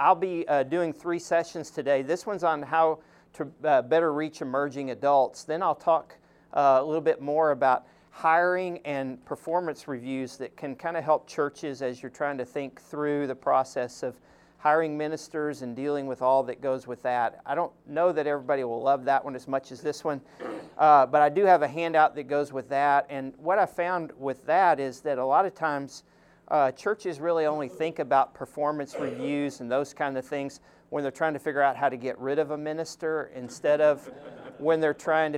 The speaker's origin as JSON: {"language": "English", "town": "Fort Worth", "region": "Texas", "country": "United States", "lives_now": "Nashville, United States", "said": "I am from Fort Worth, Texas. I did make my way to Nashville."}